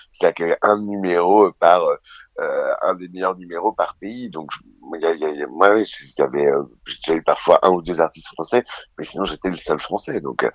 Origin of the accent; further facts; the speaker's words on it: Le Havre, Normandy, France; Je viens du Havre à la base.